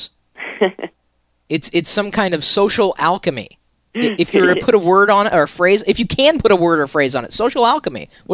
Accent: Iowa, United States; See, I'm from Iowa. I am from the Midwest, and we used to call it slug bug.

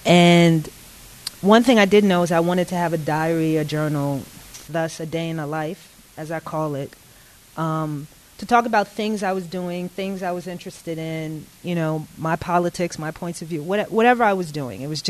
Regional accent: Bronx, New York, United States; I grew up in the Bronx at the time that hip-hop was birthing

